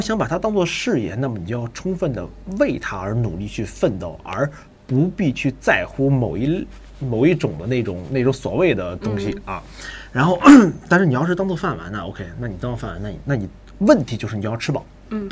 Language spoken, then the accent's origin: Chinese; China; 还有一种作为中国人的这种自豪感，就在心里